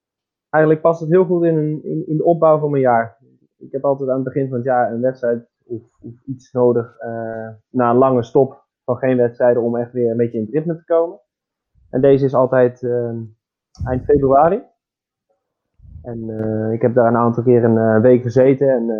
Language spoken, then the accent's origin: Dutch; Netherlands; stel dat we beide de eerste en de tweede plaats lopen als Nederlander, gaan we beide naar het WK finisher samen.